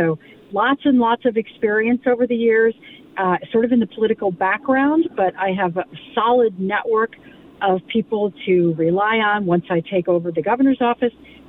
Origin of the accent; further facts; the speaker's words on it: Williamsburg, Virginia, United States; also born or lived in Wisconsin; And I was born in Wisconsin, raised in Williamsburg, Virginia, the colonial capital, pre-revolutionary capital.